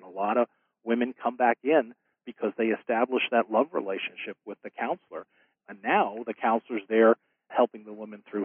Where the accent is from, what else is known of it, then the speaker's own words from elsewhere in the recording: Pennsylvania, United States; And I'm always proud to say I'm from Pennsylvania because we're sort of cutting edge when it comes to helping vulnerable citizens